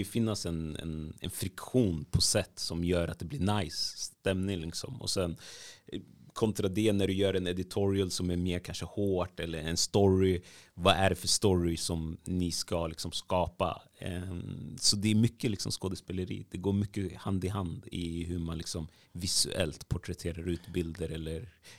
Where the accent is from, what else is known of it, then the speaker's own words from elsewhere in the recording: Sweden; born there; i värsta fall tänker jag så här, okej, men jag är född i Sverige.